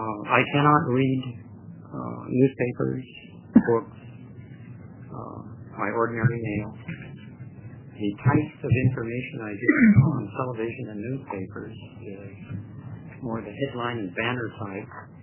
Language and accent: English; Portland, United States; from Portland.